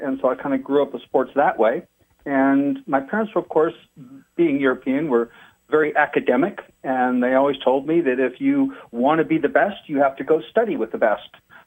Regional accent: Netherlands; first language Dutch; English is a second language; I'm Dutch, and so in my native language, V's are pronounced as F

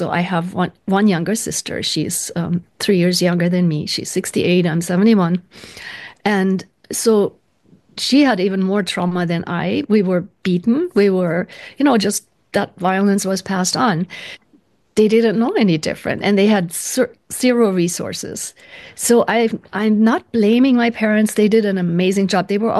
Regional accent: Kaiserslautern, Rhineland-Palatinate, Germany; My hometown, Kaiserslautern, Germany, southwest Germany, was heavily bombed because the air raids were focused on those places where there were factories.

